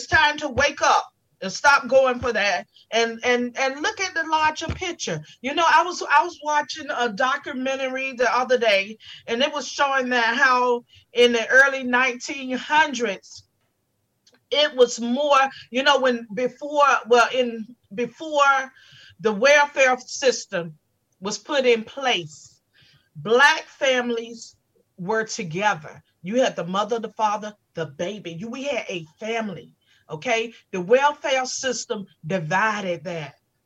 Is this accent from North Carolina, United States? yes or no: yes; North Carolina, United States; now in Miami, United States; One thing that I have always noticed since I've been here in Miami, because originally I am from North Carolina